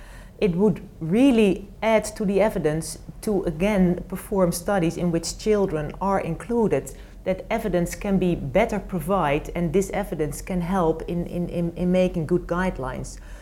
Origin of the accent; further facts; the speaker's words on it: Netherlands; English is a second language; I am from the Netherlands.